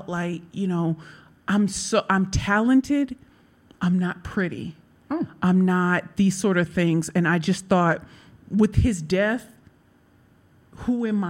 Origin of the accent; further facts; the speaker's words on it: Missouri, United States; No, I'm from Missouri.